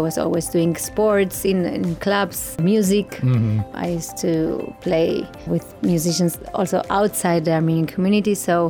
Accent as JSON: {"language": "English", "region": "Buenos Aires", "country": "Argentina", "tie": "born or raised there", "second_language": "English", "said": "I was born in Buenos Aires, Argentina. I grew up there. I have lived there for 30 years. I went to an Armenian school."}